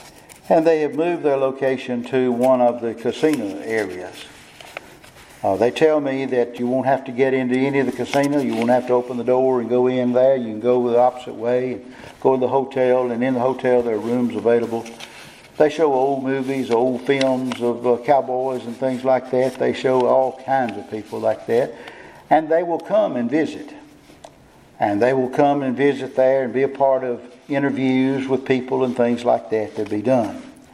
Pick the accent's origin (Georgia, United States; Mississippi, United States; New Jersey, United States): Mississippi, United States; Kosciusko; And when I told them from Kosciuszko, Mississippi, I'd grown up and graduated in the 1960s at Kosciuszko